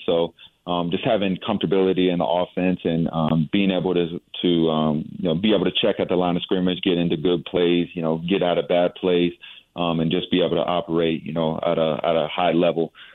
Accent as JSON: {"language": "English", "town": "San Antonio", "region": "Texas", "country": "United States", "lives_now": "Houston, United States", "said": "San Antonio, and I'm living in Houston now."}